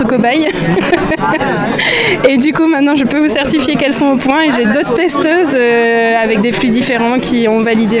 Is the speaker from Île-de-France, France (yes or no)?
no; Brittany, France; now in Normandy, France; c'est un petit clin d'œil entre ma région d'origine, qui est la Bretagne, et la région où je vis, qui est la Normandie